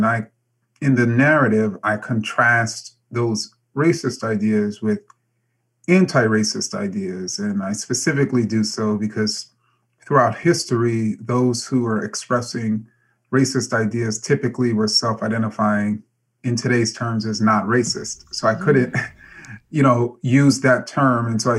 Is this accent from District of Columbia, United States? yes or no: no; Queens, New York, United States; also born or lived in Manassas, Virginia, United States; since I grew up in Jamaica, Queens, Southside Queens, were Black. And when I moved to Virginia, Northern Virginia, Manassas, Virginia